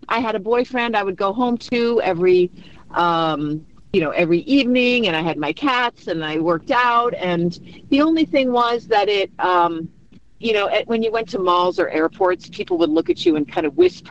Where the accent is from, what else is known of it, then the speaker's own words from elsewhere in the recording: Cornwall, Connecticut, United States; I'm from Connecticut, Cornwall.